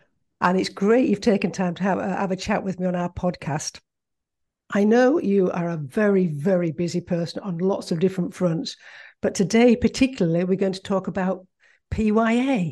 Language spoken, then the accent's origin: English; Bradford, Yorkshire and the Humber, United Kingdom; because I don't live in Yorkshire anymore, although I am originally from Bradford in West Yorkshire, so that's where my Yorkshire roots are.